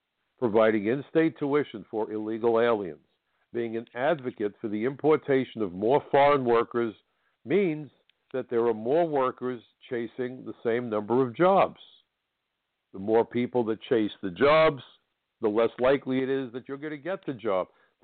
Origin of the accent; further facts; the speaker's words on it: New York City, New York, United States; it was a complex of buildings in my hometown that were reduced to rubble, along with a couple of thousand innocent people.